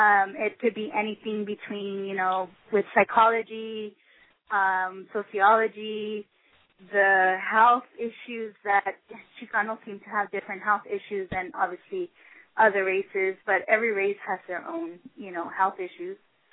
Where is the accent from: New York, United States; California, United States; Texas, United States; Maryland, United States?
California, United States; Pico Rivera; I was born and raised in Pico Rivera.